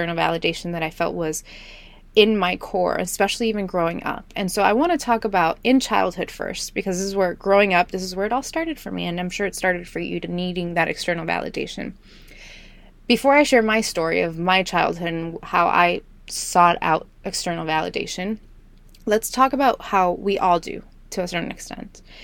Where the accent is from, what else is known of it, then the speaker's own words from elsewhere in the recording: Miami, Florida, United States; But growing up in Miami, such a pretentious city, such a visual city, everyone's gorgeous, everyone's dressed to the T, everyone's beautiful.